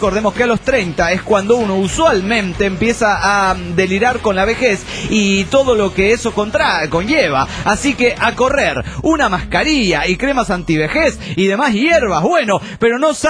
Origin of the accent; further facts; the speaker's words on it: Argentina; Soy de Argentina.